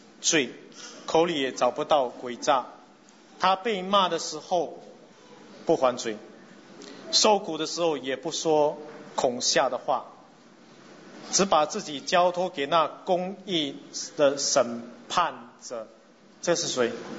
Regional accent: Singapore; 在新加坡，你服务不周到的时候啊，我们新加坡人最厉害的

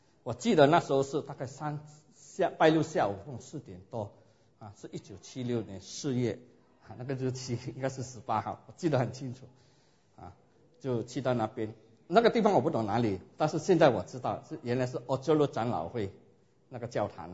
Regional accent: Singapore; also born or lived in Hainan, China; 我是生在海南岛，海南岛一个以前那个渔村了

